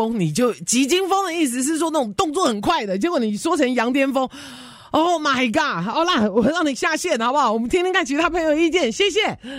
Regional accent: United States; 我们美国人看的是一个结果论

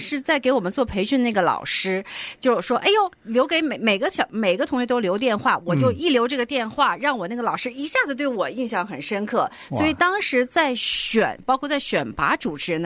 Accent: Lanzhou, Gansu, China; 这不全是我们兰州人吗？

